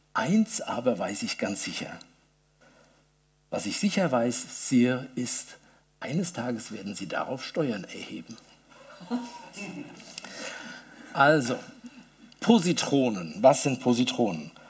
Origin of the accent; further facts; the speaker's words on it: Hesse, Germany; Nun, als Hesse ist es natürlich schwierig zu entscheiden, wie die richtige Aussprache ist.